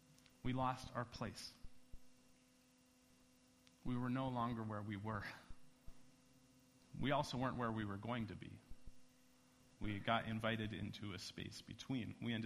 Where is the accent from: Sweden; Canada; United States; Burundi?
Canada; Calgary, Alberta; And then the playoffs hit, and I'm from Calgary originally